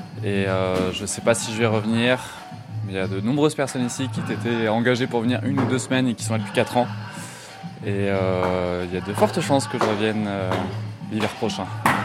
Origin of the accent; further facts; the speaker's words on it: Bayonne, Nouvelle-Aquitaine, France; Je viens de Bayonne.